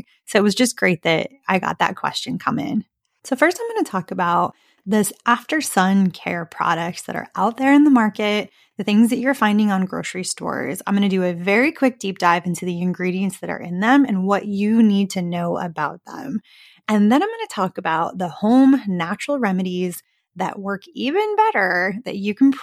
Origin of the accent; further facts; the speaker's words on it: Arizona, United States; I grew up in Arizona. I was always in Lake Havasu or at the river. And terribly, I burned a lot when I was a kid growing up in the desert.